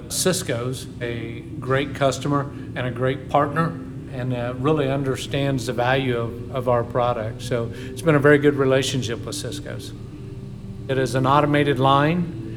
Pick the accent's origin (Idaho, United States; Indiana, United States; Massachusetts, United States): Indiana, United States; when I was very young growing up on the Wabash River and trout lining for the flatheads that would come up out of the Mississippi River to spawn in the Wabash.